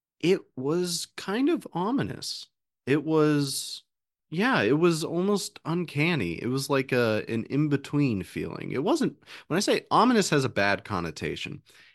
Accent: Bradenton, Florida, United States; The one place that I grew up in Bradenton, the closest national park was the Hernando de Soto National Park

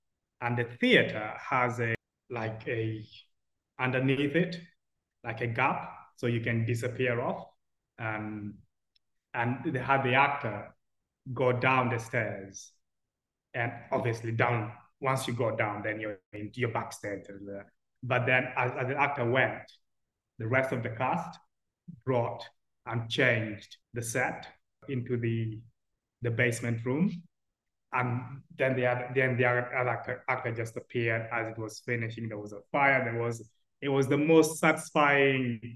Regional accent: Uganda; now in Sheffield, United Kingdom; I'm from Uganda. I'm a millennial, a Ugandan millennial Black man living in Sheffield.

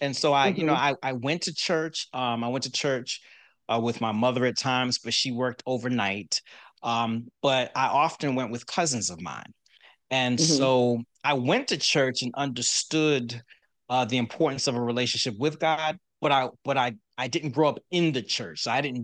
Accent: Boston, Massachusetts, United States; moved away; Grew up in Boston, Massachusetts, Roxbury to be specific, and to be even more specific, the Eggleston Square section of Roxbury.

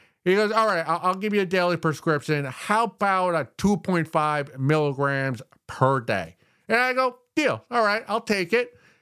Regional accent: United States; And we're American, so we're all on drugs.

